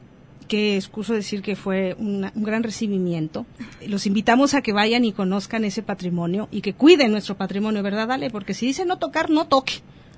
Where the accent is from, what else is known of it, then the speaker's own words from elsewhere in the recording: Mexico; ¿Qué relevancia tiene Popotla en nuestra historia como mexicanos?